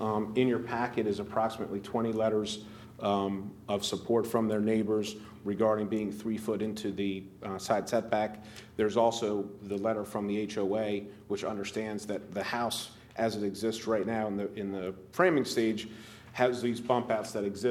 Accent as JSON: {"language": "English", "town": "Selbyville", "region": "Delaware", "country": "United States", "said": "I'm an attorney from Selbyville."}